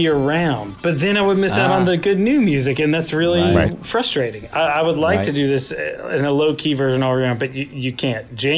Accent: Sumter, South Carolina, United States; now in Columbia, United States; I live in Columbia, South Carolina. Born and raised in Sumter, which is like an hour away, a little tiny town, and then came here for college

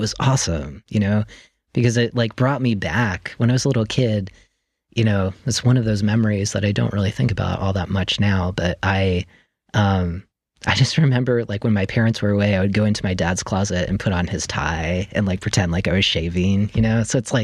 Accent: Florida, United States; I grew up in Florida in a suburban area in the 80s and 90s.

